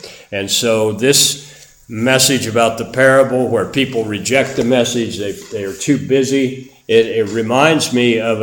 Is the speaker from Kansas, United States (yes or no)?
yes; Kansas, United States; When I was a youngster growing up in Kansas, there were hardly any businesses open on Sunday.